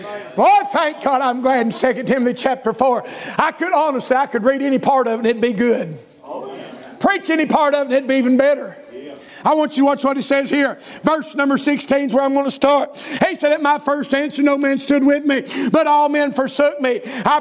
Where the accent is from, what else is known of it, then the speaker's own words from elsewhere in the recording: United States; I grew up in Scott County. Forgive my education.